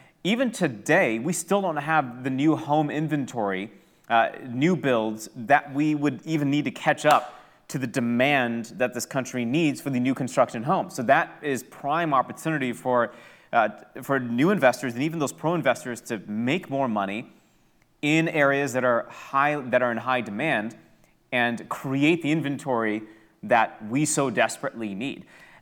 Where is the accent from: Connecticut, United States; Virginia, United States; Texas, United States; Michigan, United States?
Michigan, United States; I love the Midwest. I'm born and raised in Michigan